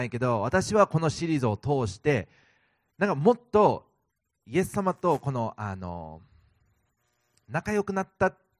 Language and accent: Japanese; Kumamoto, Japan; also born or lived in United States; 私はアメリカ生まれの熊本育ちなんです。